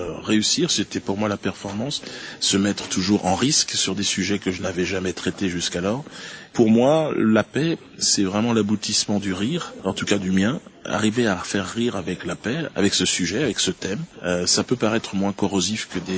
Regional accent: Cameroon; je passe beaucoup de temps en Afrique, chez moi, au Cameroun.

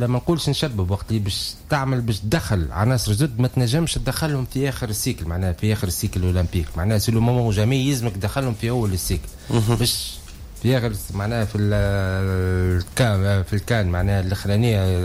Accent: Tunisia; اختيار حسب الموجود عندنا في تونس

